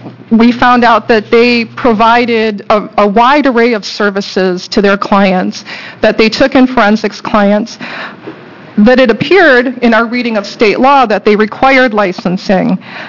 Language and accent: English; Hillsborough, United States; I'm from Hillsborough